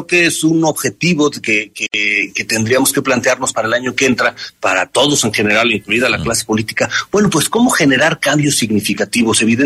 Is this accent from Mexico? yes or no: yes; Mexico; es la resiliencia que hemos tenido como mexicanos, como humanidad.